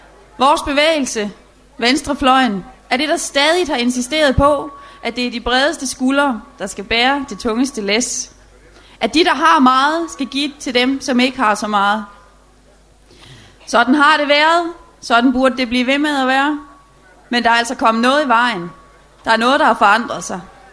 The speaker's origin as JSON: {"language": "Danish", "town": "Løgstør", "region": "North Denmark Region", "country": "Denmark", "tie": "born or raised there", "said": "siden jeg var lille, har jeg mange gange siddet i anlægget i Løgstør, hvor jeg kommer fra"}